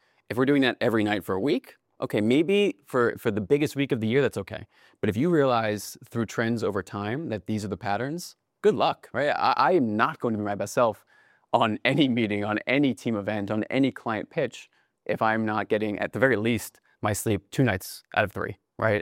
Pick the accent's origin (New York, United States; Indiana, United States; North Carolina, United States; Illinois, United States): New York, United States; Westchester; but growing up in Westchester, as we were talking before